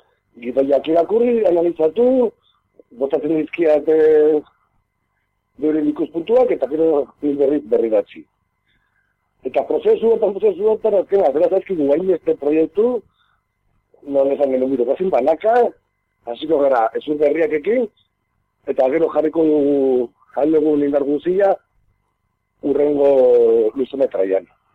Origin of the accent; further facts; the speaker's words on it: Irun, Basque Country, Spain; born there; erdi Nafarra nahi, irune sortu nintzen, beti ezazen ziaten etxean, gubiela kostaldeko Nafarrak. Baina ni ez dut euskaraz ikasi bertan